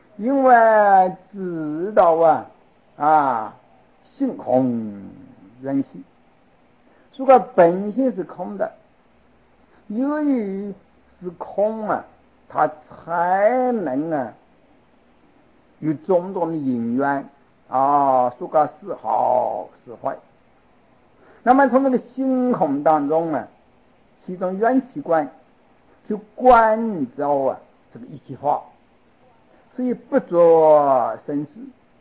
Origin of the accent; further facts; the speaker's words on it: China; 我们中国人哦讲长生，讲救世啊